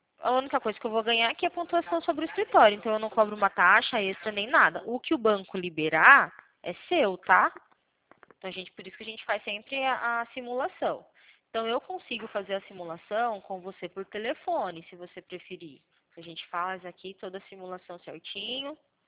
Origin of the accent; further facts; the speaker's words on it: Cornélio Procópio, Paraná, Brazil; Eu sou do Paraná, Cornélio Procópio